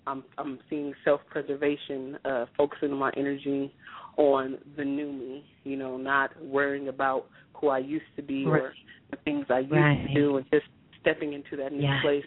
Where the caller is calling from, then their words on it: San Diego, California, United States; Calling from San Diego.